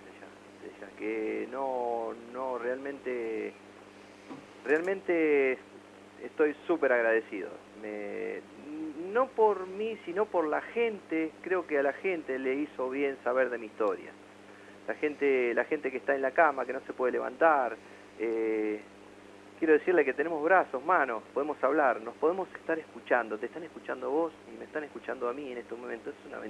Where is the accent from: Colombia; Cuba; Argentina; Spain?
Argentina; Bahía Blanca, Buenos Aires Province; now in Buenos Aires, Argentina; Bueno, soy muchacho de Bahía Blanca